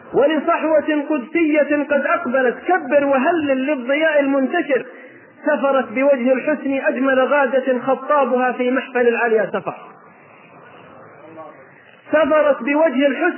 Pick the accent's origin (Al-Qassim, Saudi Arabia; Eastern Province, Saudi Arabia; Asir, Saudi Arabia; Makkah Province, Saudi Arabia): Asir, Saudi Arabia; Abha; فنحن أبناء الجنوب في أبها وما جاور أبها